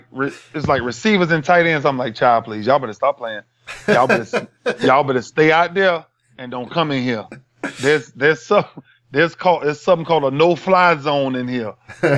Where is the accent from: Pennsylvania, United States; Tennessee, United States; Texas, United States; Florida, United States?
Florida, United States; Miami; But, Doc, this is when I came from Miami. All we know is running.